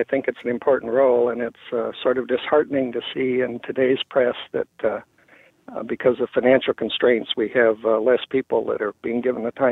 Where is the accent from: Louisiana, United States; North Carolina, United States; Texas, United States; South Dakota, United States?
South Dakota, United States; Platte; moved away as an adult; also born or lived in Indiana; Well, my background is that I grew up in Platte, South Dakota, and graduated from the University of South Dakota with a degree in communications.